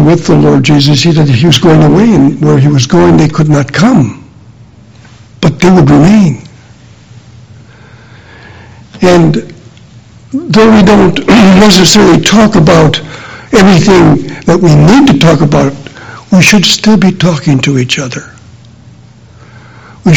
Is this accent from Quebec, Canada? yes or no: yes; Quebec, Canada; I said, we're with the assembly in Quebec, we're from Quebec.